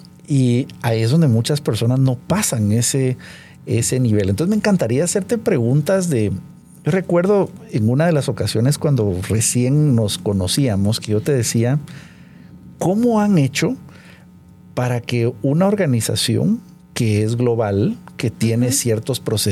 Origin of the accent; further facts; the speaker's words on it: Guatemala; Hay lugares en donde yo he hablado con ese orgullo de decir, soy de Guatemala.